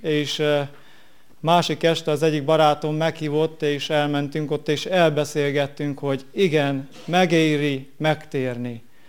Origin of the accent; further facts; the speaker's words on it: Crasna, Sălaj, Romania; otthon eltölthessek Krasznán, és nagyon jól éreztem magam, és nagyon jó volt ismét a régi dombokat és fákat látni, amit felnőttem.